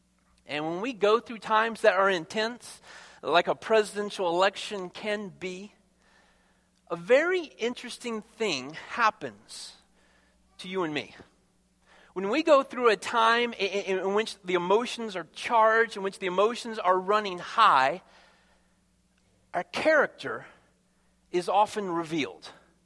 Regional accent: United States; It's a day that we as American citizens have the privilege of being a part of that process of electing men and women that are going to lead our state and our country.

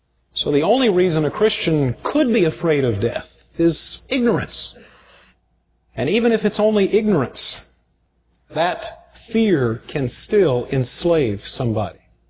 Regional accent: Yuma, Arizona, United States; When I was growing up in Yuma, Arizona, there was a fellow who lived across the street from us who was a bully.

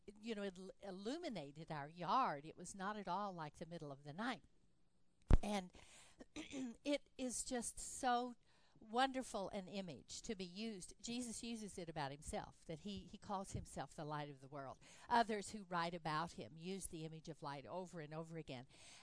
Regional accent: Tucson, Arizona, United States; When I was a child, I grew up in Tucson, Arizona. That's very far south. It's almost to the Mexico border.

